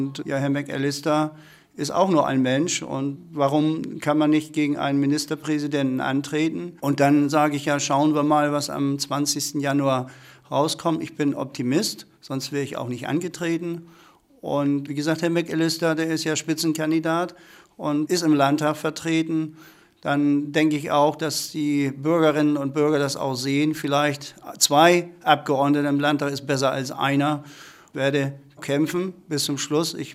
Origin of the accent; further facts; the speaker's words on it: Oberndorf an der Oste, Lower Saxony, Germany; Das ist meine Heimat, hier bin ich geboren und möchte diese Region weiter verstärkt vertreten